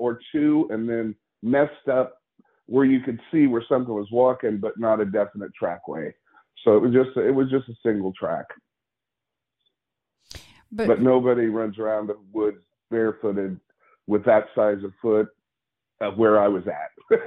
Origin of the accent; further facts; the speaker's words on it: Florida, United States; I grew up in Florida. We moved there when I was 8, and we were in a very wild area.